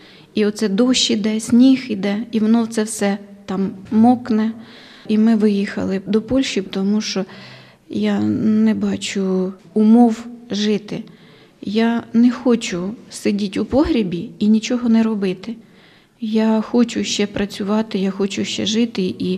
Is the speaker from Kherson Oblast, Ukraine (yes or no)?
yes; Novovorontsovka, Kherson Oblast, Ukraine; Із Нововоронцовки. Це Херсонська область, вона межує із Дніпропетровською, і біля неї Нікополь розташований.